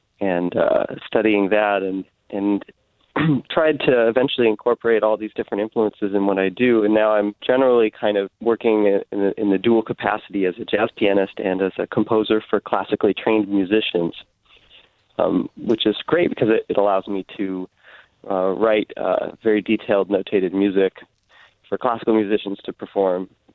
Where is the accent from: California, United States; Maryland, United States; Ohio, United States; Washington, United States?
California, United States; Santa Cruz; now in New York, United States; We grew up in Santa Cruz and then moved to New York in 2004 and began working professionally there